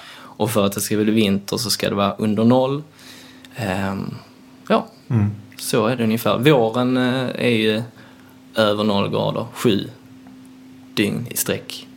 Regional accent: Skåne, Sweden; Till exempel där jag kommer från Skåne, det är sällan vi får en vit jul där.

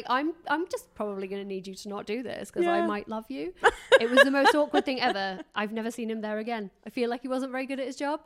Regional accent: England, United Kingdom; not from LA, obviously. I was like, oh no, I'm English.

